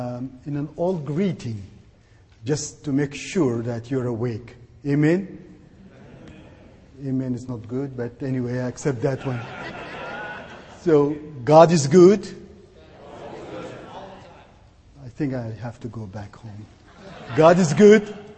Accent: Sudan; English is a second language; moved away as an adult; now in Canada; Well, originally, actually, I came from Sudan. When I came to Canada, actually, I didn't speak any English.

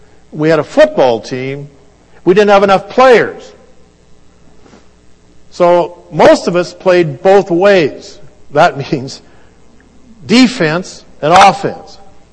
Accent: Saskatchewan, Canada; passport you were born in Canada. I said, that's right. He said, where in Canada? And I told him, oh, I'm from Saskatchewan too, he said.

